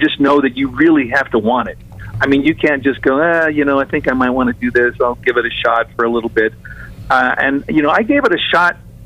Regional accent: Seattle, Washington, United States; I grew up in Seattle, which is also kind of a water city

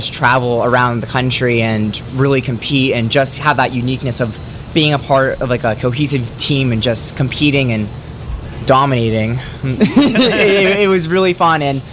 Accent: Boston, Massachusetts, United States

